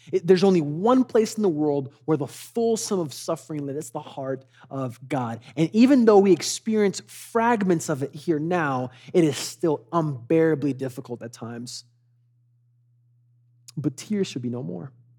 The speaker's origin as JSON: {"language": "English", "country": "Angola", "second_language": "English", "moved": "yes", "said": "I was originally from Angola, Africa, and it's been just great to live in a country where complicated surgeries have such high success rates."}